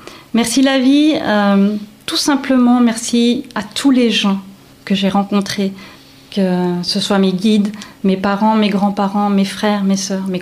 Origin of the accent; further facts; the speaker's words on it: France; now in Aire-la-Ville, Switzerland; Je suis française, mais j'ai toujours travaillé à Genève.